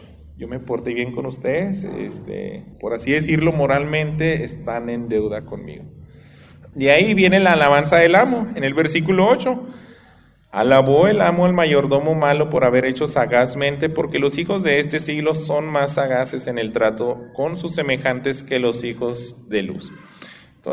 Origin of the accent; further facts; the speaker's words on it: Mexico; Nosotros como mexicanos, yo creo que en cualquier parte del mundo lo vemos en asambleas políticas.